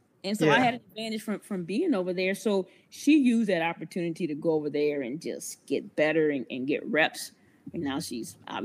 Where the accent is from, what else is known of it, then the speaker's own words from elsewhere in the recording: United States; I'm an American, right?